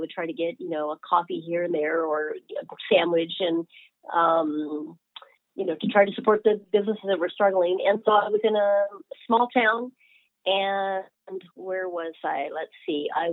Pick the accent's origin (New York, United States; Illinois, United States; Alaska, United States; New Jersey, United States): Alaska, United States; I'm from Alaska.